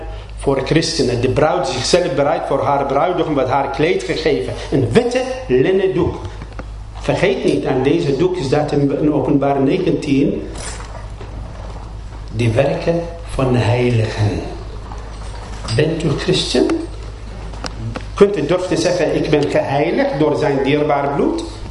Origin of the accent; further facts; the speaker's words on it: Babylon, Babil, Iraq; first language Arabic; Dutch is a second language; now in Netherlands; Ik kom uit Babylon.